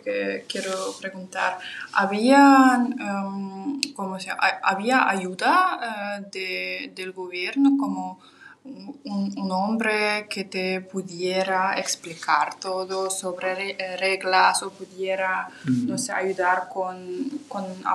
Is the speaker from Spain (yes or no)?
no; Kazakhstan; Spanish is a second language; en Kazajistán, en mi país, nosotros después de escuela solamente tenemos dos opciones.